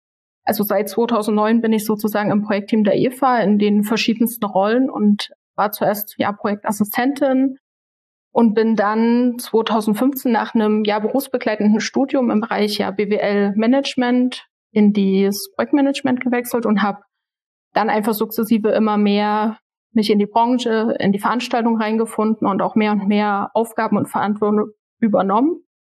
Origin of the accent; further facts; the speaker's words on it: Saxony, Germany; Ich bin hier im Leipziger Land aufgewachsen und zur Schule gegangen